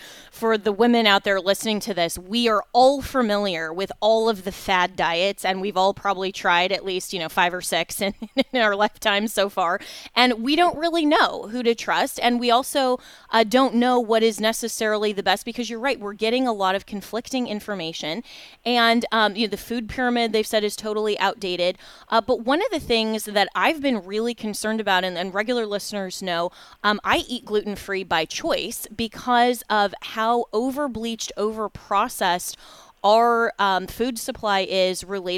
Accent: Florida, United States; especially here in my home state of Florida

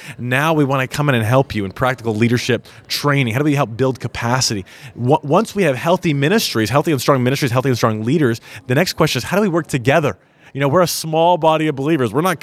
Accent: Toronto, Ontario, Canada; Yeah, so I'm born in Toronto, Canada, raised as a Canadian.

